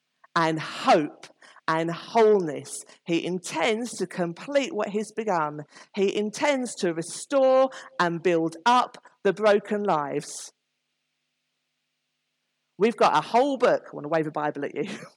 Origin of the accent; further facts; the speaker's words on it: United Kingdom; We're very British. We don't like asking for money, do we?